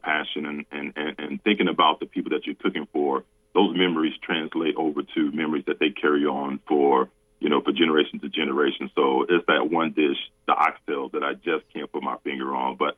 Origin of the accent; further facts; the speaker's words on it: Florida, United States; You know, we grew up in Central Florida. We didn't have much, but she made the most out of what she was able to have.